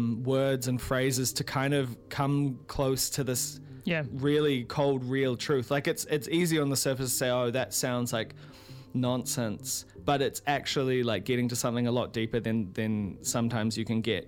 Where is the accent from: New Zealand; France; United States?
New Zealand; the number one thing I want to represent is myself as a New Zealander